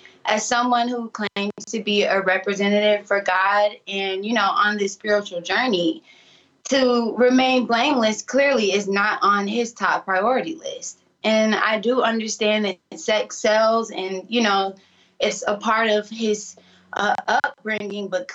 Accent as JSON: {"language": "English", "town": "Stone Mountain", "region": "Georgia", "country": "United States", "said": "I'm from Stone Mountain, Georgia."}